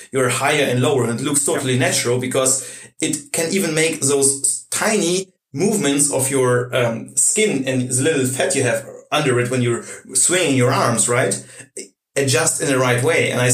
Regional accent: Russia; now in Germany; I come from Russia

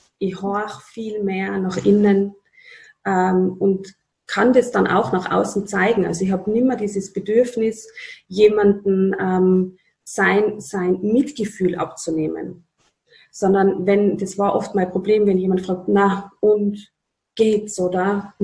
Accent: Upper Austria, Austria; Viel weiter weg, also in meiner Heimatgemeinde nach Oberösterreich und haben dort dann weitergemacht.

